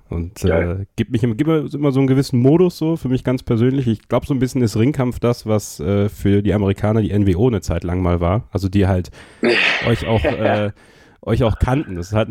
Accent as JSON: {"language": "German", "town": "Borken", "region": "North Rhine-Westphalia", "country": "Germany", "tie": "born or raised there", "said": "habe dich ja auch öfter in Borken gesehen, in meiner Heimat"}